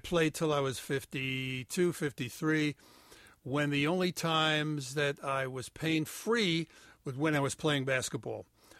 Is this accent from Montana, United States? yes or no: no; New York City, New York, United States; Not where I grew up in the Bronx, it isn't.